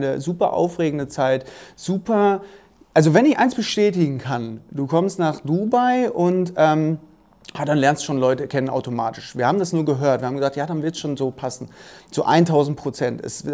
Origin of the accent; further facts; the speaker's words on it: Dortmund, North Rhine-Westphalia, Germany; now in Stuttgart, Germany; komme ich ja aus dem Ruhrpott, bin ich Dortmunder. Ganz ursprünglich.